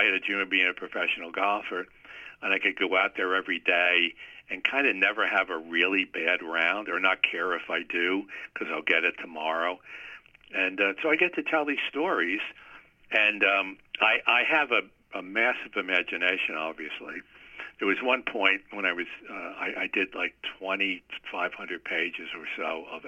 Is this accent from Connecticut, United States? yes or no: no; Newburgh, New York, United States; I grew up in Newburgh, New York, and the Palatine Club was pretty close, and we didn't have the money to belong.